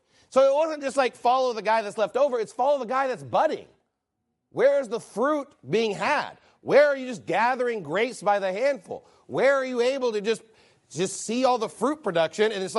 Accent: United States; Maybe it's like because I'm an American, I'm spoiled or something.

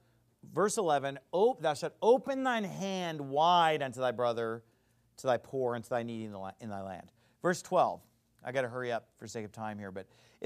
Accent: United States; I mean, when I, as an American in 2023, hear slavery

